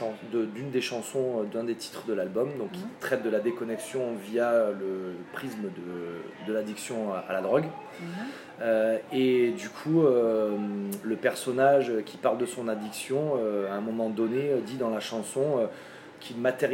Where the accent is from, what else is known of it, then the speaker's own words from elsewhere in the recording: Occitanie, France; Moi, je viens d'à côté de Montpellier.